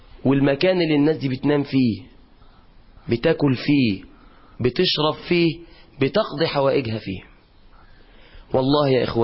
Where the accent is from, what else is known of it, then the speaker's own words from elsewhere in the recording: Mansoura, Dakahlia, Egypt; كنت نزلت عندنا في المنصورة نبحث أسر مع الشباب